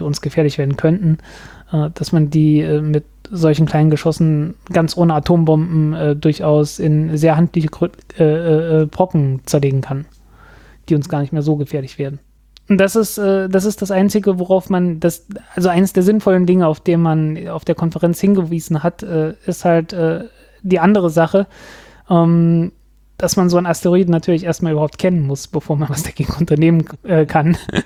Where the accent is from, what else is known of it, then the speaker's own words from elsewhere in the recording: Zeitz, Saxony-Anhalt, Germany; ich komme ja aus Zeitz, was so im Süden von Sachsen-Anhalt ist.